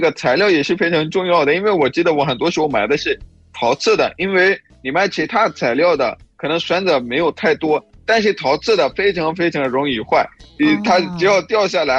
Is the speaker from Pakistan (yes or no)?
yes; Pakistan; Chinese is a second language; 感谢大家收听，